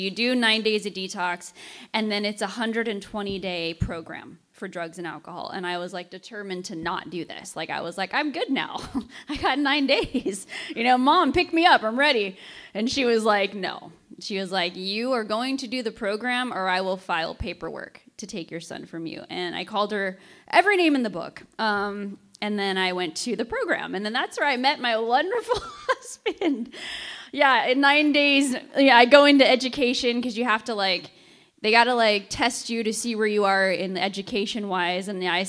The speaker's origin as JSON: {"language": "English", "town": "Yuma", "region": "Arizona", "country": "United States", "said": "because I'm from here. I'm from Yuma. I was living in Phoenix at the time."}